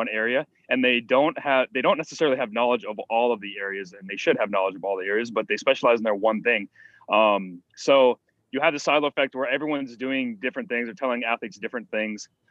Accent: Wisconsin, United States; So like I grew up in Wisconsin in the woods. No one's there at all. The nearest store is like 20 minutes away. The nearest Walmart's like 60 minutes away.

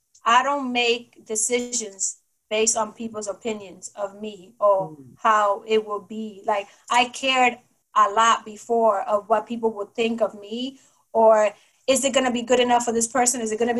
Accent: Bronx, New York, United States; I'm Dominican and I'm from the Bronx.

